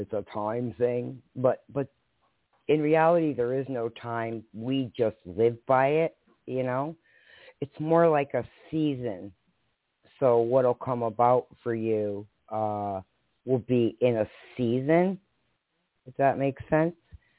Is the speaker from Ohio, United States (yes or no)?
no; Connecticut, United States; Because I'm from Connecticut. So I went through the same crap you did, you know.